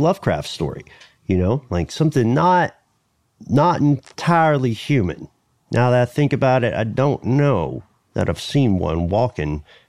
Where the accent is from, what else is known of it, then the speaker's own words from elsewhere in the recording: Los Angeles, California, United States; "Okay, I'm from Los Angeles, bro. I don't know what you want me to tell you."